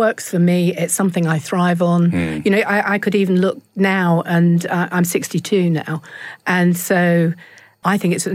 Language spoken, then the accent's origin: English; Lowestoft, East of England, United Kingdom; now in London, United Kingdom; My brother and I grew up in Lowestoft on the East Coast, and my brother and I used to make kites when we were in the sixth form